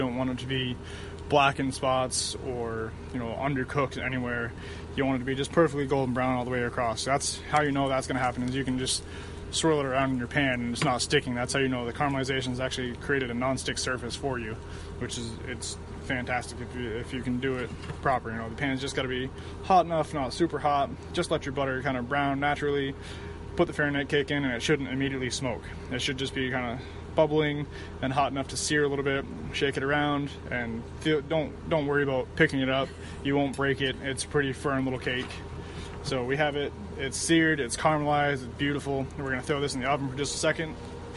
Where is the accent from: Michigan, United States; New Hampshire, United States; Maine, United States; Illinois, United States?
Maine, United States; Norway; now in Indianapolis, United States; I'm obviously not from Indianapolis. I'm from a small town called Norway in Maine. I grew up in the middle of nowhere